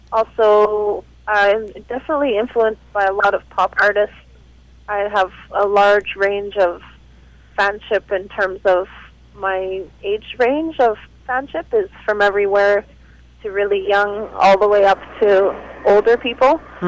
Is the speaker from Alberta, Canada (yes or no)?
no; Vancouver, British Columbia, Canada; also born or lived in New York; So I'm a local artist. I was born in New York. I was raised in Vancouver most of my life, but I've also been well-traveled, Italian-Brazilian background.